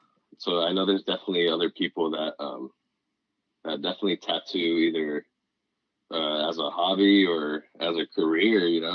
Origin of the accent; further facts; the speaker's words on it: Santa Barbara, California, United States; I'm born and raised in Santa Barbara.